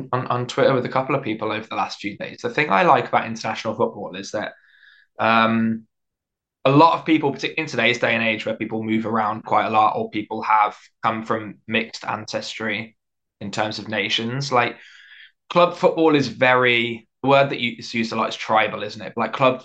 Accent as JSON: {"language": "English", "country": "Canada", "said": "I think what I'm most excited about as a Canadian follower is for the rest of the world to hopefully discover the level of talent that Canada has now."}